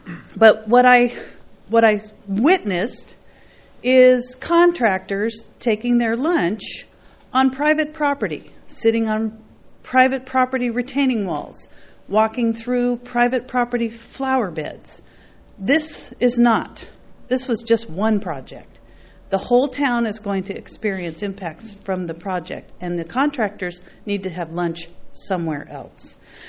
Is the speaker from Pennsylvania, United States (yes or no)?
no; Los Osos, California, United States; Good morning. … from Los Osos, and I have some concerns regarding the Los Osos wastewater project